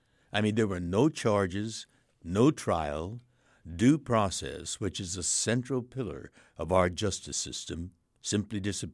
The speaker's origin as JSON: {"language": "English", "town": "Los Angeles", "region": "California", "country": "United States", "tie": "born there", "said": "And I was born in Los Angeles, son of a mother who was born in Sacramento, California."}